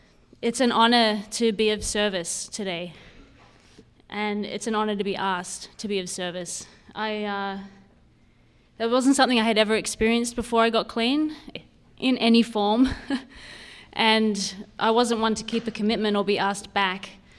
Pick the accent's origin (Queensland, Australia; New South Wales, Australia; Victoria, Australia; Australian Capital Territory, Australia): New South Wales, Australia; Sydney; I'm Australian and I grew up in Sydney, Australia.